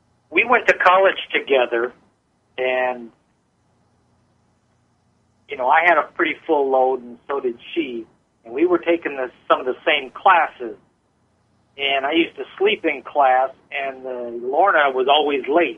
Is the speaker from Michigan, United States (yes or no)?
yes; Michigan, United States; born there; I'm 53, and I'm white. And I was born in Michigan.